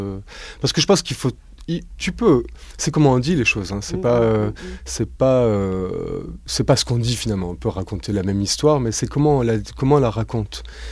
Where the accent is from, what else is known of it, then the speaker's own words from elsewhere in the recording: Switzerland; Bon, moi, je suis suisse, donc je n'ai pas du tout la même...